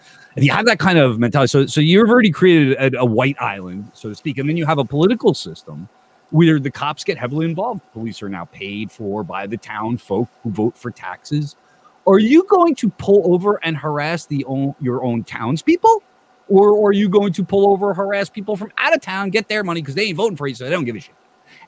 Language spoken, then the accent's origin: English; Clark, New Jersey, United States; And then you have my hometown of Clark